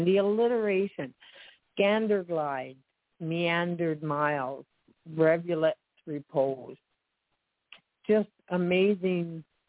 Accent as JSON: {"language": "English", "country": "Canada", "said": "I mean, I'm Canadian."}